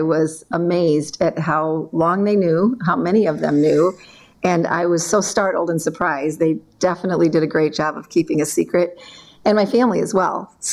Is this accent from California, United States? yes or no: no; Geneseo, Illinois, United States; moved away as an adult; now in Northbrook, United States; I really didn't think about leaving Geneseo because I love my hometown and I was close to family and it was a great place to raise our kids